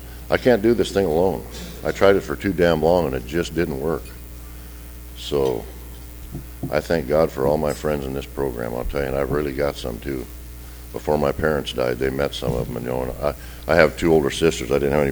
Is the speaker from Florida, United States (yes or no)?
no; Montana, United States; I was born and raised in Redneck, Montana, and I thought unity was my drinking buddies back there